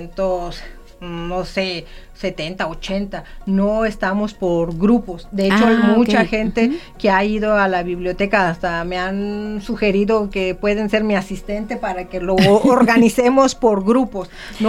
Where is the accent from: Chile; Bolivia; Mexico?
Mexico; first language Zapotec; Spanish is a second language; mi lengua materna, que es el zapoteco